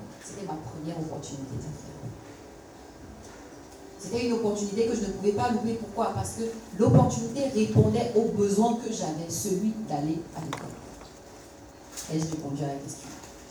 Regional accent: East, Cameroon; also born or lived in South; j'étais originaire de l'Est et du Sud. Et donc j'ai eu le bac à Yokadouma, dans ma famille maternelle.

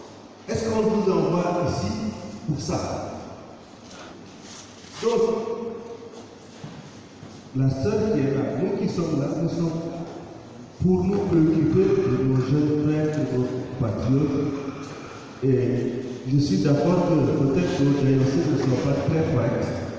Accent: Nigeria; Moi, je viens de Nigeria.

